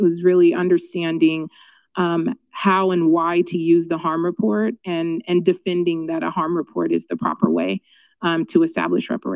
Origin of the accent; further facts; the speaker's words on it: Oakland, California, United States; I am a Black woman. I am from Oakland, so I am an Alameda County resident.